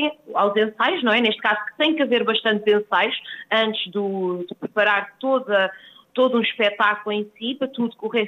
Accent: Caldas da Rainha, Leiria, Portugal; Eu comecei desde muito pequenina na minha terra, que é as Caldas da Rainha, que eu sou caldense e tenho muito orgulho.

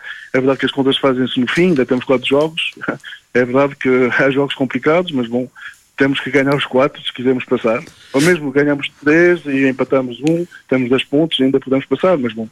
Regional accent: Viseu, Portugal; eu sou da zona de Viseu

